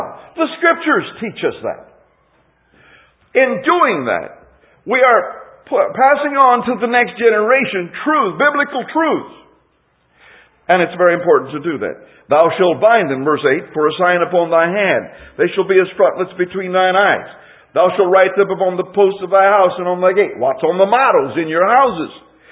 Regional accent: United States; when we as an American people who have been so privileged by what we financially are able to have

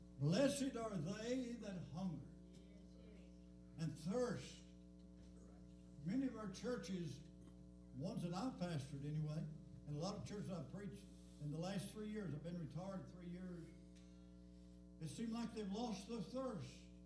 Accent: Michigan, United States; I said, Lord, I come all the way from Michigan.

